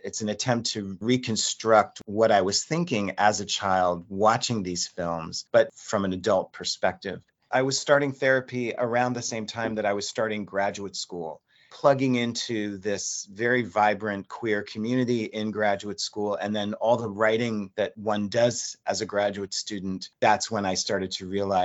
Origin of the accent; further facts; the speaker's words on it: Reading, Pennsylvania, United States; now in New York, United States; born in my hometown of Reading, PA, and went to art school initially in Kutztown, PA, and then came to New York